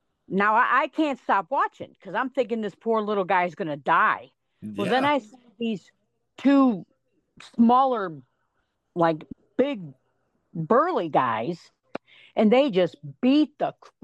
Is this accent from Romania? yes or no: no; Romeoville, Illinois, United States; And I ended up growing up in Romeoville.